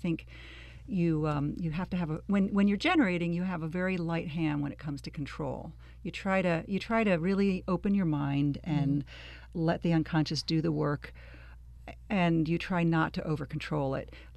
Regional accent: Oneonta, New York, United States; That's my hometown, Oneonta.

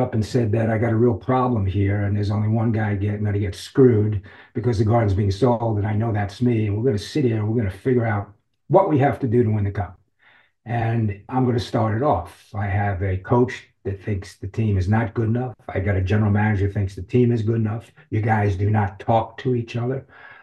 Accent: Uniondale, New York, United States; for a kid growing up in New York, who was a Ranger fan, you know, from day one, who skated the streets of Uniondale, Long Island as Andy Bathgate

